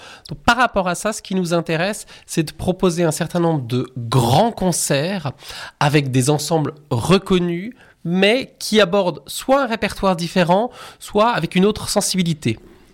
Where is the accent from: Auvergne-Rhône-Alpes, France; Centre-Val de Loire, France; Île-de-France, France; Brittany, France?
Brittany, France; now in Saint-Maurice, Switzerland; je suis un Breton qui me réjouit depuis 5 ans de devenir agonois d'adoption.